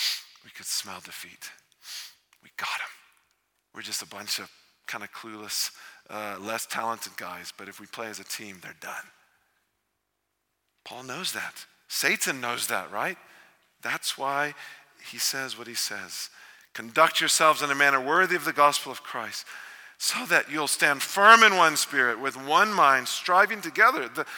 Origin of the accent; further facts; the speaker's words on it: Texas, United States; and you know I grew up in Texas, I picked the wrong sport.